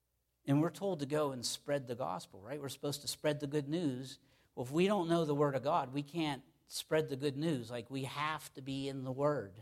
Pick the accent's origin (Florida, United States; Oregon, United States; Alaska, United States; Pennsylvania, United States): Pennsylvania, United States; Pittsburgh; I'm from Pittsburgh. I said Haas to Corin today, and she said, did you just say Haas?